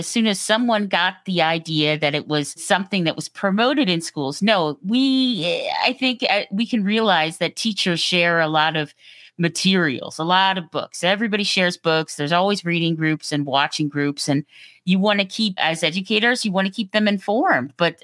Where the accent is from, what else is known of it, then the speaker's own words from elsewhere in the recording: New York, United States; also born or lived in Virginia; And so I was born down in on the Bay. But by the time I was six, we had moved up to New York.